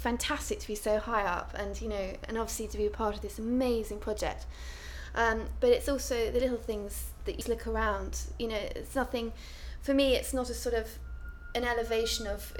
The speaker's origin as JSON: {"language": "English", "region": "East of England", "country": "United Kingdom", "lives_now": "London, United Kingdom", "said": "I'm from London, originally from Suffolk, and my date of birth is 9th of December 1975."}